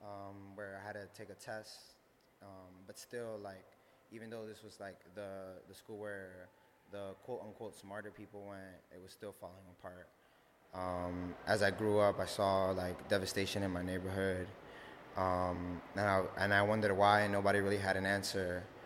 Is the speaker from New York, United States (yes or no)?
yes; New York City, New York, United States; I'm from Harlem in New York City.